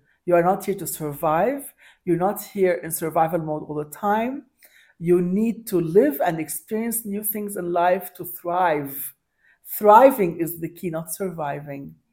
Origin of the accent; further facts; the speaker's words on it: Lebanon; he's like, where are you from? I'm from Lebanon, yada, yada.